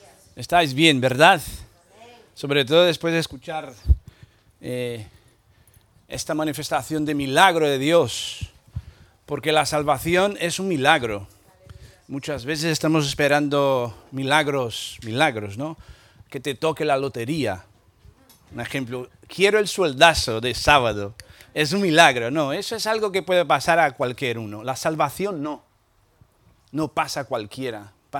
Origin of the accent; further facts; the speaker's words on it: Brazil; Spanish is a second language; En un lugar ahí, en mi país, Brasil, dentro de la, totalmente, de la selva.